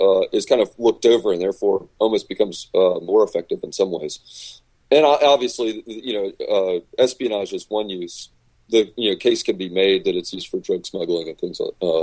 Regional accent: Atlanta, Georgia, United States; I'm from Atlanta, so I was we met there

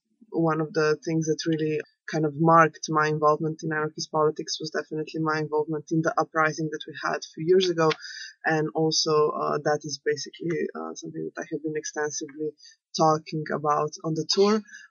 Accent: Slovenia; English is a second language; I'm from Slovenia.

